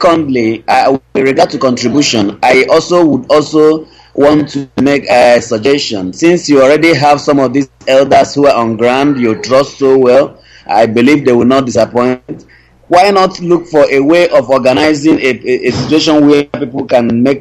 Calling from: Anambra, Nigeria; I'm coming from Anambra State.

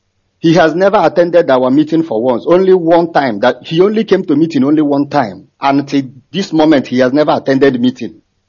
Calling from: Thailand; I'm calling from Thailand.

